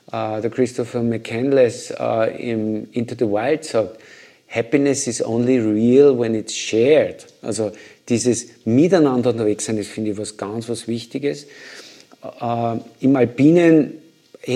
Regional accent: Tyrol, Austria; Ich bin in Tirol aufgewachsen und bin seit meines Lebens in den Bergen unterwegs gewesen.

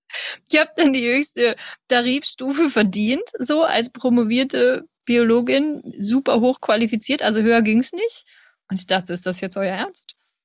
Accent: Germany; wenn ich gesagt habe, hey, ja, ich bin aus Deutschland, ich mich ein Stück weit stolz darauf gefühlt habe.

